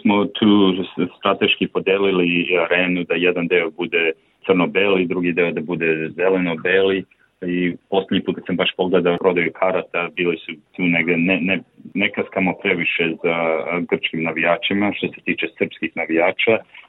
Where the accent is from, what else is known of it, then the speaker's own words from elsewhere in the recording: Belgrade, Serbia; iz Beograda sam i odrastao sam uz Partizan pored hale Pionira